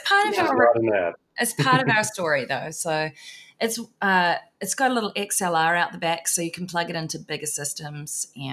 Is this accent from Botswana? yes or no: no; New Zealand; moved away as an adult; now in Seattle, United States; I'm from New Zealand originally, came out to do my first North American tour and started up in Canada